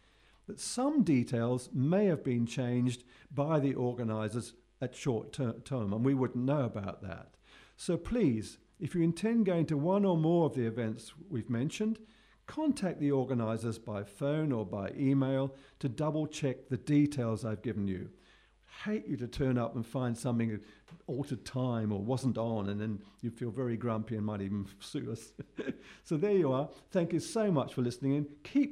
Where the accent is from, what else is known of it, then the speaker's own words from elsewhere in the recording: London, United Kingdom; born there; I was born very near Hampstead in England, in London